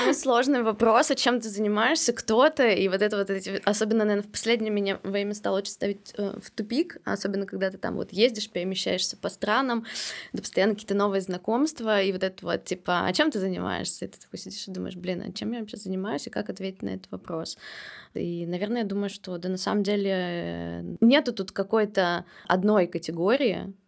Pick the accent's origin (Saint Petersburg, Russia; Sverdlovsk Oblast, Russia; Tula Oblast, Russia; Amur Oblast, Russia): Saint Petersburg, Russia; born there; Я родилась в Петербурге.